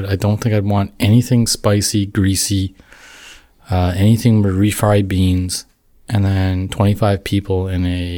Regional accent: Pictou, Nova Scotia, Canada; I'm originally from Pictou

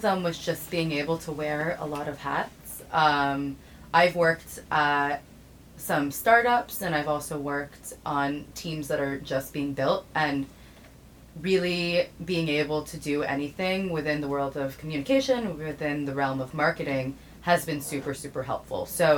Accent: Arlington, Virginia, United States; also born or lived in Washington, D.C.; now in Brooklyn, United States; I live in New York now, so I grew up in Arlington, now live in New York in Brooklyn with my wonderful boyfriend and two dogs.

